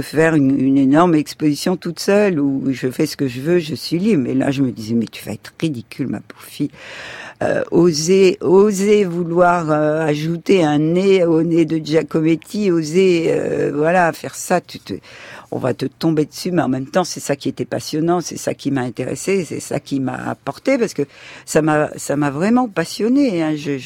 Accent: Hauts-de-France, France; born there; je suis née dans le Pas-de-Calais ou à Dunkerque

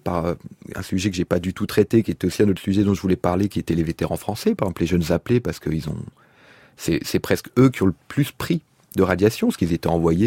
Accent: Germany; Alors que j'ai grandi en Allemagne dans une caserne

